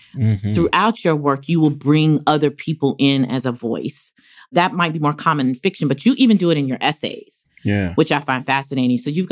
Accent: North Carolina, United States; You're from Mississippi. I'm from North Carolina. We both come from the Black Southern tradition.

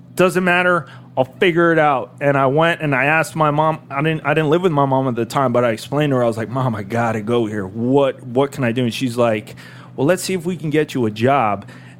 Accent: Fort Lauderdale, Florida, United States; also born or lived in Coral Springs; now in Orlando, United States; At the time, no. I grew up in Fort Lauderdale.

